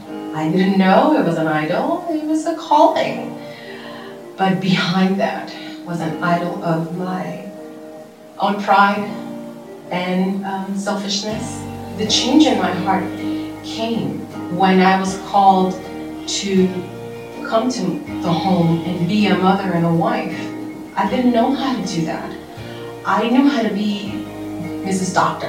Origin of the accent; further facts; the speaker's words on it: Dominican Republic; I am from the Dominican Republic.